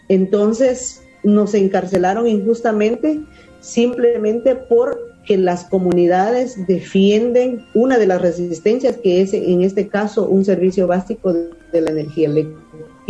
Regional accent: Guatemala; he sido muy criminalizada en mi país y por esa razón estoy ahora aquí en este programa de acogida.

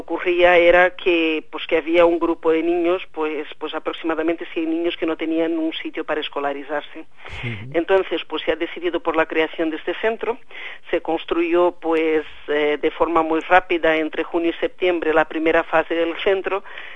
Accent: Brazil; Spanish is a second language; Yo soy hija de maestra, pues sobrina de maestra y soy de Brasil.

